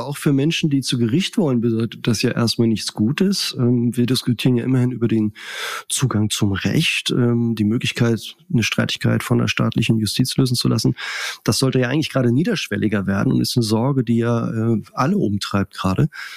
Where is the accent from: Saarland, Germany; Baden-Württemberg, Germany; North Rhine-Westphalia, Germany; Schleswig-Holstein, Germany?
Schleswig-Holstein, Germany; Itzehoe; Ich komme ja aus der Gegend, ich bin ja in Itzehoe geboren